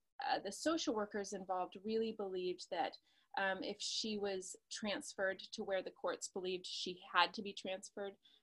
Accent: California, United States; I'm from California.

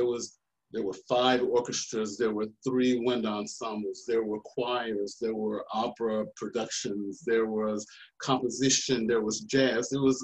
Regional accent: Michigan, United States; And actually, I grew up in Michigan. And of course, you have a lot of people in Michigan who are from the South.

